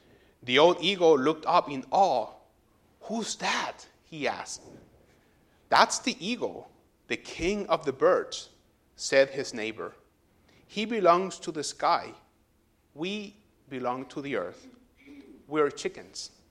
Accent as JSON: {"language": "English", "country": "Puerto Rico", "said": "I'm from Puerto Rico. We love domino."}